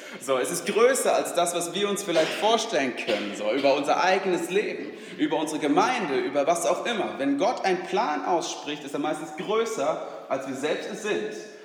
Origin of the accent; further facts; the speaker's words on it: Germany; das sage ich auch als Schwede, der so inkulturisiert ist, ne, der hier aufgewachsen ist und auch auf Deutsch denkt